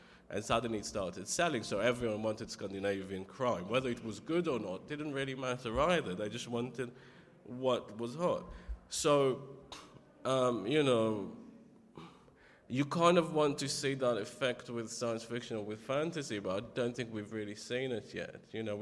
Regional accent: United Kingdom; I mean, even being a British writer, is you're kind of excluded from the American sphere.

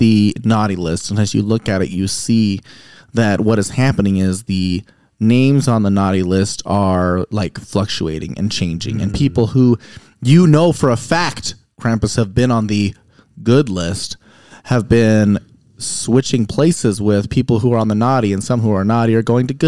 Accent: Utah, United States; If you live in the area, we are from Utah, come complain in person.

